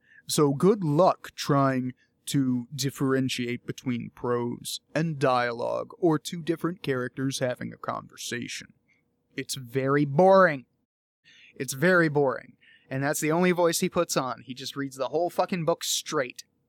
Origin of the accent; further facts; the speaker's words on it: United States; because I'm American and I don't sound like an Irish person. I don't sound like a native speaker.